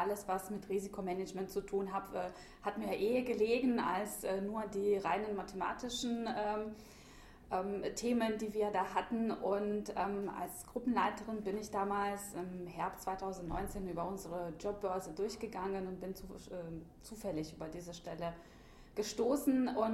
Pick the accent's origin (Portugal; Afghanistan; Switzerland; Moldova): Moldova; moved away as an adult; now in Germany; ich komme ursprünglich aus Moldawien. Das ist so ein kleines Streifenland zwischen Rumänien und der Ukraine. Ich kam 2010 als Austauschstudentin nach Deutschland.